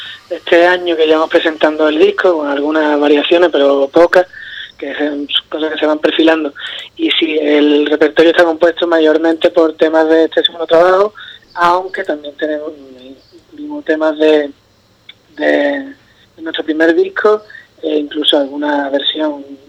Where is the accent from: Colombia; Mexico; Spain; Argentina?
Spain; Cádiz, Andalusia; Lo de lo típico de que nadie es profeta en su tierra